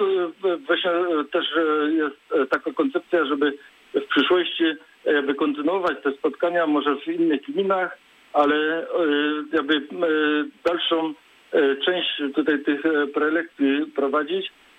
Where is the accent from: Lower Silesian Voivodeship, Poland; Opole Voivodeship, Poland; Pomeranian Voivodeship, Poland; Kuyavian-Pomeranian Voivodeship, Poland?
Opole Voivodeship, Poland; Leśnica; Po pierwsze, pochodzę z Leśnicy